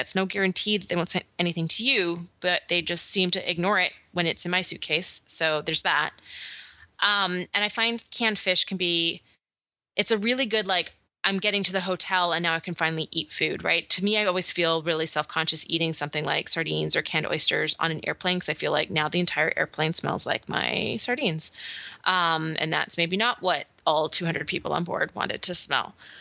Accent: Canada; now in United States; So I travel between America and Canada fairly frequently because I'm Canadian and I live in America.

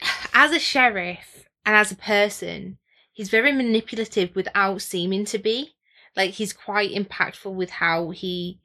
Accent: United Kingdom; But I'm not American. I'm British.

